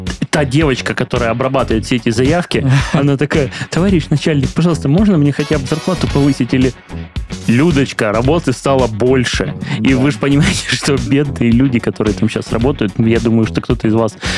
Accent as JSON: {"language": "Russian", "town": "Krasnodar", "region": "Krasnodar Krai", "country": "Russia", "tie": "born or raised there", "said": "я коренной краснодарец, всегда жил в Краснодаре"}